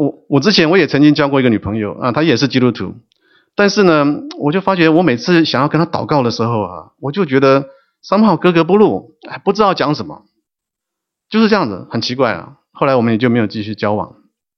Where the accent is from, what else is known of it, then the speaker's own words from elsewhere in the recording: Taiwan; 我从台湾来啊，台湾来的大家都知道